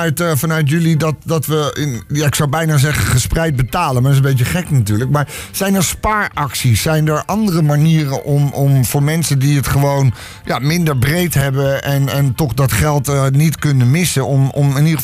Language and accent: Dutch; Netherlands; Okay, ik ben als Nederlander echt trots op bepaalde dingen.